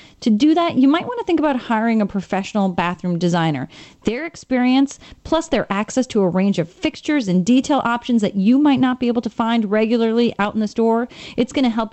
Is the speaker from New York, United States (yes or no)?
yes; New York, United States; as a New Yorker who has a new door on the front of their home, I opted to go without storm door.